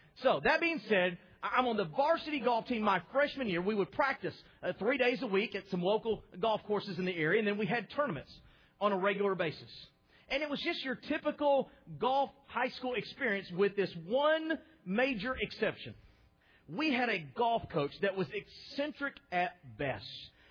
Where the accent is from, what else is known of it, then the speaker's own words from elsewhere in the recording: Texas, United States; Now, let me remind you, in case you've forgotten, I'm from Texas, one of the hottest places known to man on this side of the Atlantic.